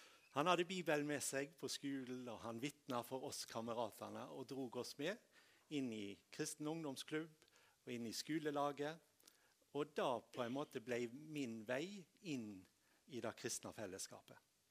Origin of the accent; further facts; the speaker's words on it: Tysnes, Vestland, Norway; så kom de voksne på bedehuset hjemme på Tysnes og spurte om ikke jeg kunne tenke meg å bli ettåring på Tysnes.